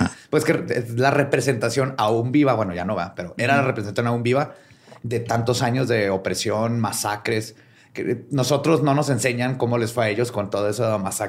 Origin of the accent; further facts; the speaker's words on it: Mexico; Y somos mexicanos.